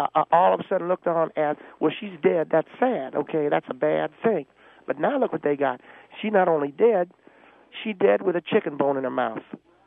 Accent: the South, United States; I'm from the South. I know that's what I eat all the time.

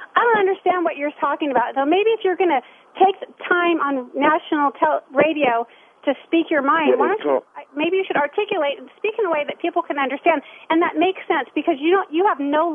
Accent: Hawaii, United States; I was born in Hawaii. I was born in Hawaii.

